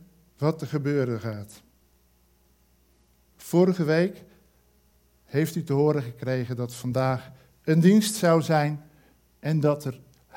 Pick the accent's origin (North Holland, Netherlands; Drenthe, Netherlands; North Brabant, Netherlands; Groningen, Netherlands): North Holland, Netherlands; Amsterdam; Ik ben een voetballiefhebber uit Amsterdam.